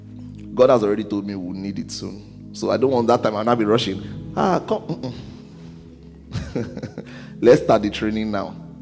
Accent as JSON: {"language": "English", "country": "Nigeria", "lives_now": "Kitchener, Canada", "said": "The fact that I came from Nigeria, I did this work here and it has grown"}